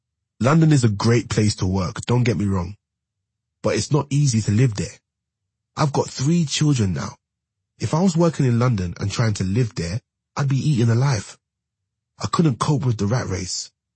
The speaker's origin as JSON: {"language": "English", "country": "Trinidad & Tobago", "accent": "English", "said": "I'm from Trinidad, so the Spanish have come down there and fucked about, and there's Indian as well."}